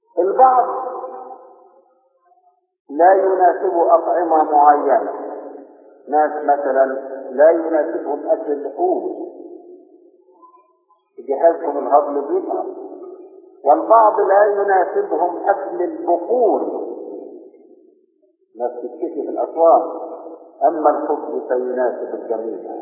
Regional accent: Egypt; نحن يا مصريين

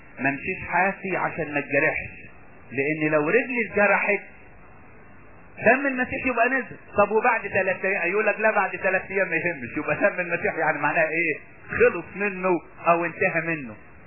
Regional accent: Upper Egypt, Egypt; انا سمعت كتير عندنا في الصعيد

